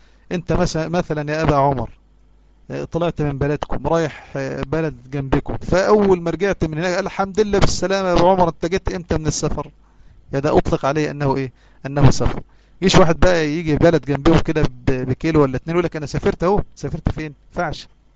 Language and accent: Arabic; Mit Assas, Gharbia, Egypt; قريتي اسمها ميت عساس، تتبع مركز سمنود محافظة الغربية، إحنا جيران الشيخ مصطفى العدو، يعني في الوسط بين سمنود كده والمنيا والمنصورة.